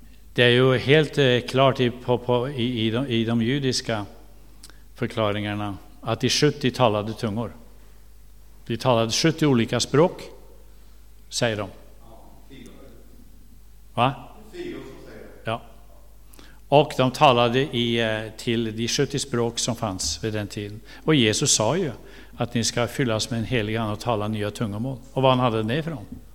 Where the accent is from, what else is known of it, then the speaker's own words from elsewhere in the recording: Norway; Men så kommer jag från Norge, så jag blandar lite ibland.